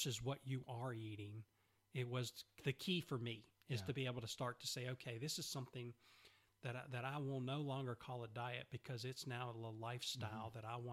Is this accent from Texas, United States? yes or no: no; Macon, Georgia, United States; And my family growing up in Macon, Georgia, we had our share